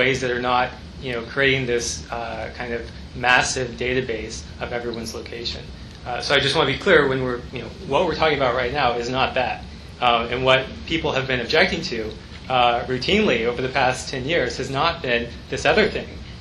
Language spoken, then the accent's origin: English; Texas, United States; I think I came from Texas where you were allowed to do some of it. And so I grew up knowing that it could be recorded.